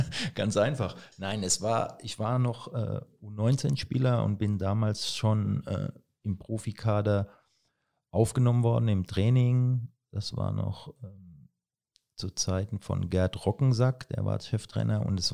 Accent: Rhineland-Palatinate, Germany; ich bin Pfälzer und aus meiner Region, da gab es damals auch nur den FCK und da war ich natürlich als kleiner Bub schwer begeistert

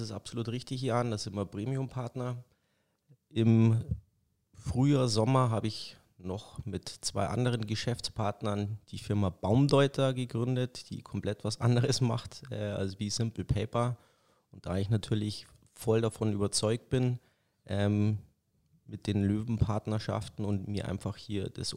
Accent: Freising, Bavaria, Germany; born there; ich bin in Freising geboren

